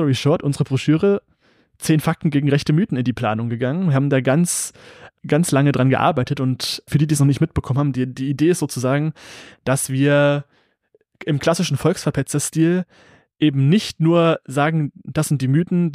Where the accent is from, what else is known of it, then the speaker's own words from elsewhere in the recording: East Germany, Germany; mir persönlich als Ostdeutscher